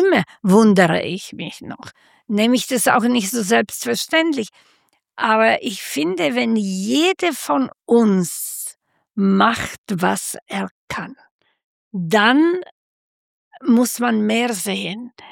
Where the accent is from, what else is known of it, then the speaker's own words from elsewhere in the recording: Slovakia; now in Germany; das ist ja meine alte Heimat